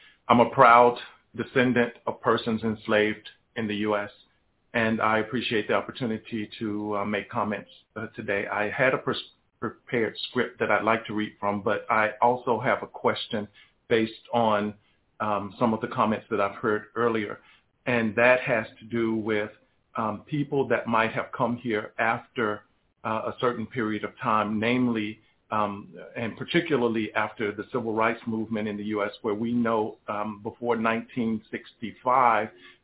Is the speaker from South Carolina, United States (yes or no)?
yes; South Carolina, United States; born there; I'll continue to say that I was born almost 55 years ago as an American Negro in South Carolina.